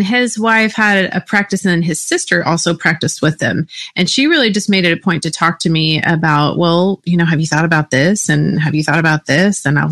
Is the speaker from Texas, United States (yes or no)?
yes; Texas, United States; Well, I grew up in Texas eating just whatever my mom fixed for me.